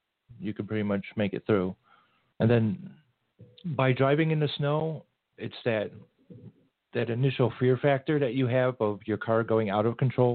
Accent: Chicago, Illinois, United States

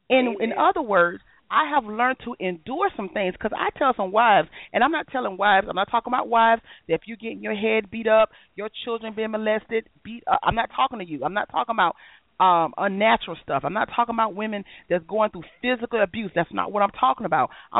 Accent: United States; I'm an East Side girl. I'm from the East Side. Yeah, I'm from Florida Avenue.

